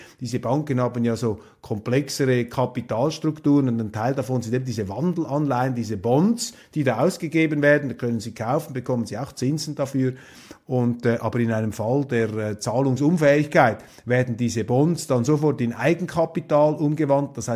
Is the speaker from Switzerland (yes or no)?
yes; Switzerland; aber Sie verstehen mich als Schweizer, als neutraler, wohlwollender Hausgast